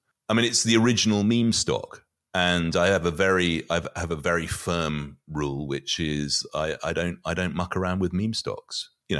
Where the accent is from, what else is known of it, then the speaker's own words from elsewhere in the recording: United Kingdom; I'm British originally